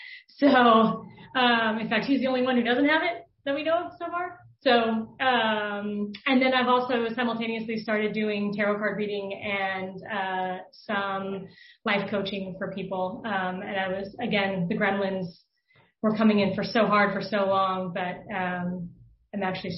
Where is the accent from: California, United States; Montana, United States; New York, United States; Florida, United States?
California, United States; Long Beach; from Long Beach, California. I actually used to live in Los Feliz for a minute